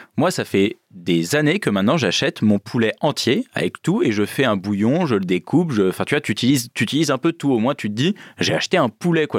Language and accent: French; Nouvelle-Aquitaine, France; moi je viens de la Creuse, donc territoire très rural où la plupart des agriculteurs chassent.